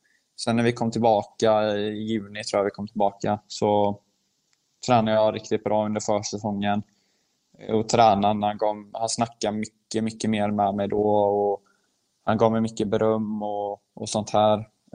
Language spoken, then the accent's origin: Swedish; Sweden; born there; Jag har svårt att se att bara för att jag är född i Sverige så ska inte jag kunna lyckas i ett visst land.